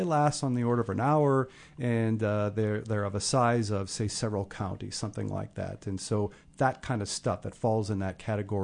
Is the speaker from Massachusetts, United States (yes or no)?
no; Belleville, Illinois, United States; Well, so first of all, I grew up in Illinois. I grew up in Belleville, so